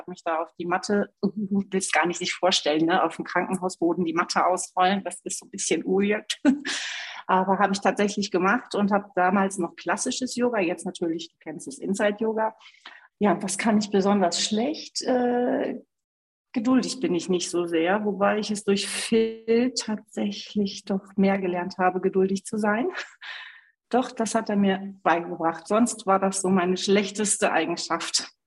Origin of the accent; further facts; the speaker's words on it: Cologne, North Rhine-Westphalia, Germany; now in Spain; dass wir wieder zurück nach Köln gehen, in meine Heimat. Wohnen jetzt aber nach 4 Jahren Köln, nur 4 Jahre Köln wieder, wohnen wir auf Mallorca und sind zurzeit in Österreich.